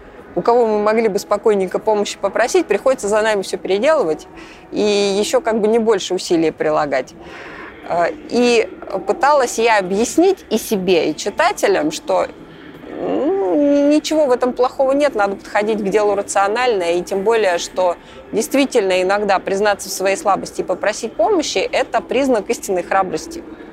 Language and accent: Russian; Kemerovo, Kemerovo Oblast, Russia; Я из Кемерово.